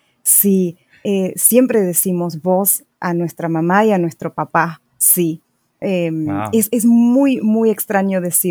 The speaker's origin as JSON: {"language": "Spanish", "region": "Patagonia", "country": "Argentina", "said": "Yo soy de Argentina, soy de la Patagonia, que es esta región en el sur de Argentina."}